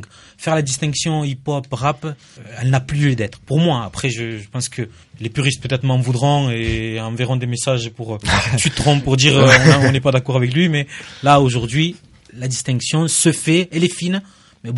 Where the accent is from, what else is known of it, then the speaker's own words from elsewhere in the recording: south of France, France; je suis du sud, donc forcément je suis fan